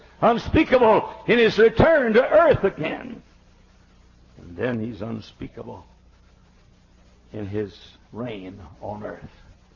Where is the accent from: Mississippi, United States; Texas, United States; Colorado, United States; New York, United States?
Texas, United States; You see, I came from Texas where Jesus was born.